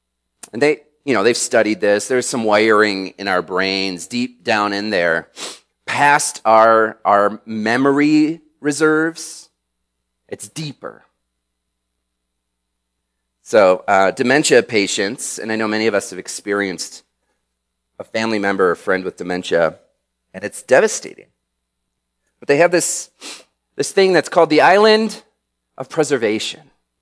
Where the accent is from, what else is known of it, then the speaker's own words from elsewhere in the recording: Michigan, United States; I grew up in Michigan, and if you've been there in the summer, it's worthwhile.